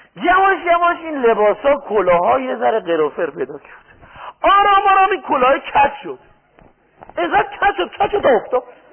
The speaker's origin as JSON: {"language": "Persian", "country": "Iran", "tie": "born there", "said": "در ایران به دنیا آمدیم که مسلمان شدیم و مسلمان بودیم"}